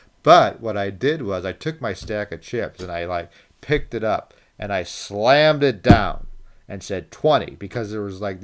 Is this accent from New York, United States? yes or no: no; Chicago, Illinois, United States; I'm actually heading back to Chicago, my hometown, home of the world champion Chicago Cubs.